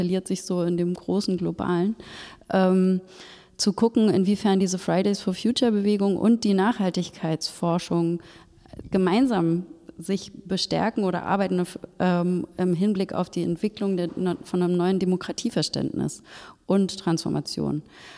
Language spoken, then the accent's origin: German; Germany; sind wir als Europäer und vor allen Dingen als Deutsche